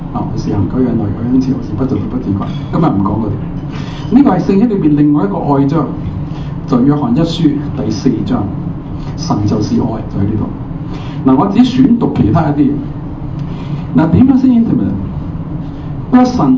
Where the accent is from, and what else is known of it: China